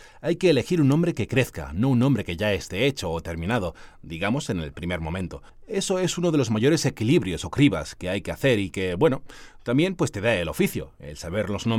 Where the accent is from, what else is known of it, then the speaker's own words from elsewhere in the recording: Community of Madrid, Spain; Yo había visto, como tantos madrileños, el cartel al pasar por la carretera